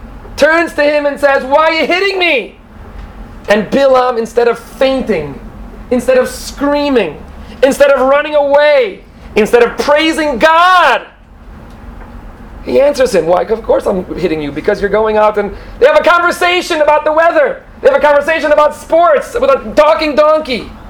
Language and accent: English; Silver Spring, Maryland, United States; I came from Silver Spring, a small neighborhood called Woodside